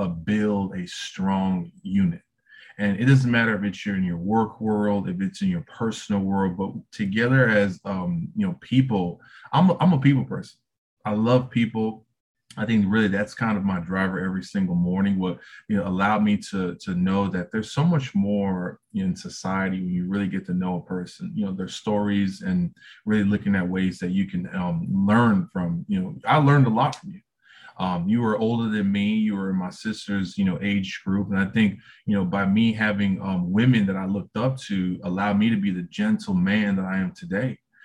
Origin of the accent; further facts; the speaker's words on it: New York, United States; Growing up in New York was a special place because, you know, we all reunited as children and we used to play.